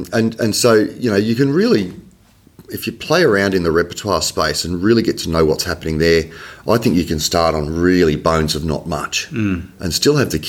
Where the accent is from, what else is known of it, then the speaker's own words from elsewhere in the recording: Ayr, Queensland, Australia; my hometown, a little town called Eyre, just south of Townsville in North Queensland